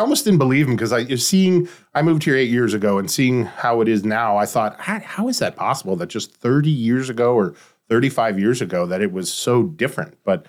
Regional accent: Arizona, United States; moved away; also born or lived in Pennsylvania; I moved here from Arizona, and I spent most of my life in Arizona. So I moved here from the West about 8 years ago, but I'm born in, and my parents are from Pennsylvania.

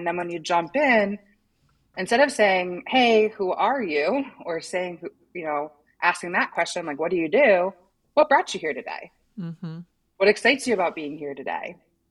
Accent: New York, United States; So I'm a New Yorker, and I don't know if you're familiar with what the New York uniform is.

